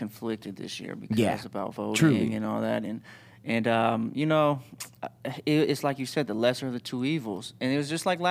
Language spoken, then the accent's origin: English; United States; Like, we grew up in America, so we're trained for it.